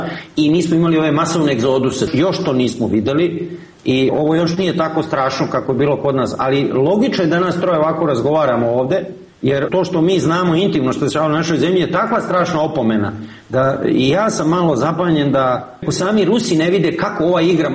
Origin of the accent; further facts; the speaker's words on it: Croatia; još nisu spremni na tako užasno krvoproliće kao kod nas u Hrvatskoj, pre svega u Bosni